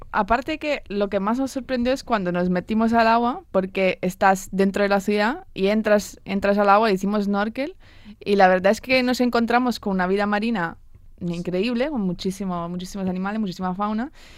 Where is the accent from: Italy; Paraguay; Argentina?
Italy; Spanish is a second language; somos casi todos italianos.